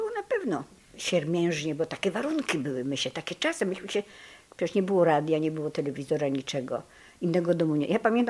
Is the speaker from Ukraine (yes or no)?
yes; Volhynia, Ukraine; ja z Wołynia.